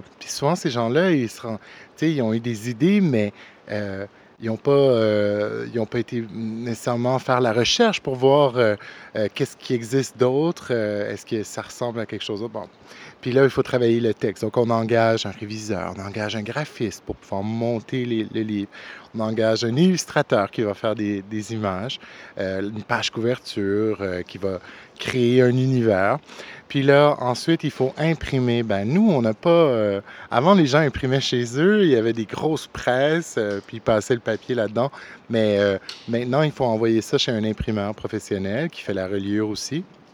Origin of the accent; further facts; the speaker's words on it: Moncton, New Brunswick, Canada; Je viens de Moncton, donc j'essaie de venir le plus souvent que je peux à Halifax, j'adore.